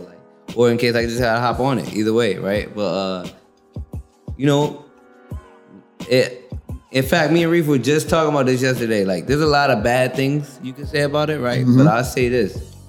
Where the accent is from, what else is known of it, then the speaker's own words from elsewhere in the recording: District of Columbia, United States; born there; I probably almost died when I was born just because it's Greater Southeast.